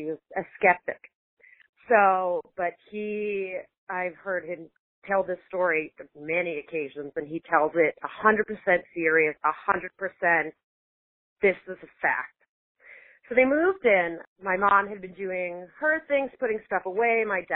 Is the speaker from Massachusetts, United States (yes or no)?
yes; Winthrop, Massachusetts, United States; I am originally from Winthrop, Massachusetts. That's actually where the ghost story takes place, was my family house in Winthrop.